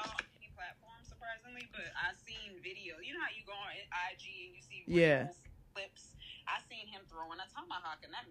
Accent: California, United States; Of course, since I'm from California, it was my jam.

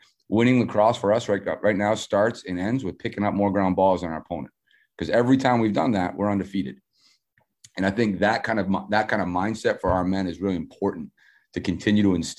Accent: Maine, United States; And it's not something I grew up with in New England and Maine.

